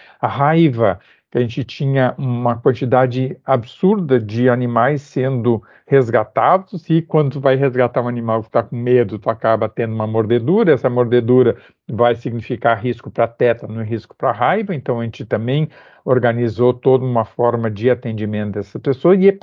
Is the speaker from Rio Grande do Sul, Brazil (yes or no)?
yes; Viamão, Rio Grande do Sul, Brazil; eu sou gaúcho, né, estou falando aqui de Viamão, na região metropolitana, é bem perto de Porto Alegre, uma região mais alta